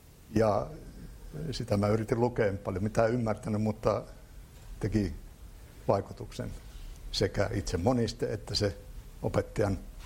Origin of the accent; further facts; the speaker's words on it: Petäjävesi, Central Finland, Finland; Mä todella olen Petäjävedeltä kotosi Pengerjoen kylästä.